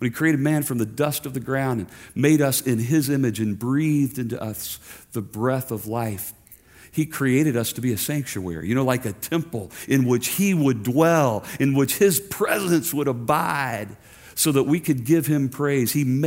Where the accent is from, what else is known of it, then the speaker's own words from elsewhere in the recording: Kentucky, United States; Like, I'll tell you, I come from Kentucky, right? Like your Pastor John.